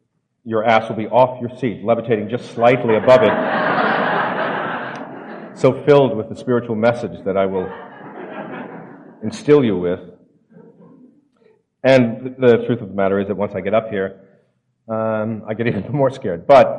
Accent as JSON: {"language": "English", "town": "New Orleans", "region": "Louisiana", "country": "United States", "tie": "born there", "said": "I was born in New Orleans, Louisiana. There's a little drinking that goes on down there. On top of which I'm Catholic. On top of which I'm half Irish."}